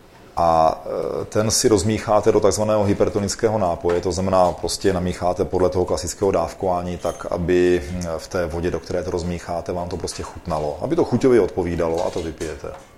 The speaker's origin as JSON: {"language": "Czech", "region": "South Moravian Region", "country": "Czechia", "tie": "born there", "said": "protože jsem se narodil na Jižní Moravě ve vinařské rodině, takže jsem původně vinář"}